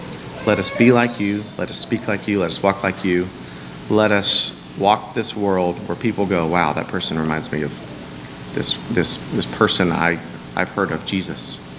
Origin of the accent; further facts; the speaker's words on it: Texas, United States; But Bevo is our dog, named after the University of Texas Longhorn mascot Bevo, because we're from Texas.